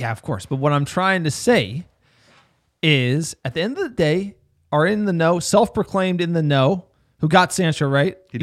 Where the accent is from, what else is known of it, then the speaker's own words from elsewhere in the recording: New Jersey, United States; Well, hey, I grew up in New Jersey, sir. A lot of people try to pull fast ones on you in the Garden State.